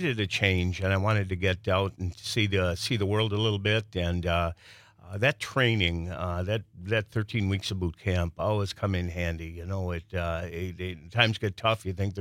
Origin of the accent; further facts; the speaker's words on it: Milwaukee, Wisconsin, United States; I'm originally from Milwaukee and went in the Marine Corps when I was 17